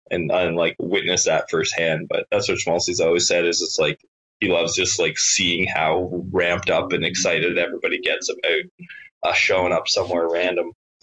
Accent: Winnipeg, Manitoba, Canada; I'm from Winnipeg, right? And like, I know that sort of small town idea of like, there's something exciting happening, you know, and I definitely grew up

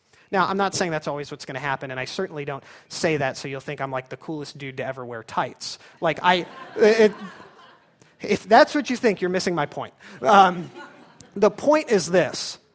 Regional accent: California, United States; I was from California. That's probably reason enough.

